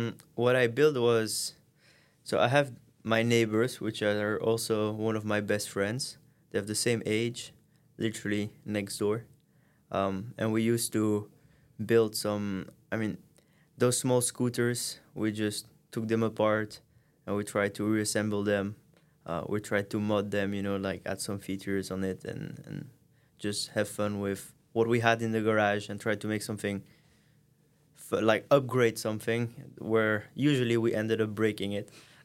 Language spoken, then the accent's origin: English; Tervuren, Flemish Brabant, Belgium; now in Maastricht, Netherlands; I'm from Belgium, from Tervuren, which is a little city right under... I mean, I think we can call it more like a town than a city, right under Brussels.